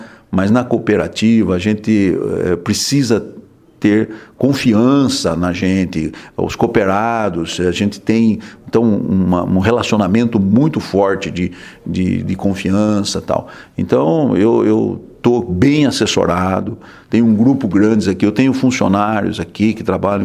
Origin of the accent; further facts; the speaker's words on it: Piracicaba, São Paulo, Brazil; born there; Piracicabano, nasci aqui em Piracicaba, 13 de julho de 1952.